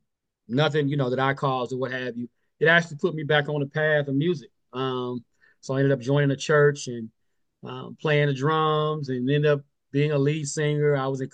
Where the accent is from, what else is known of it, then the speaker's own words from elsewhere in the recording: Mississippi, United States; I grew up in Mississippi, in a small rural country area. I'm in a very musical family.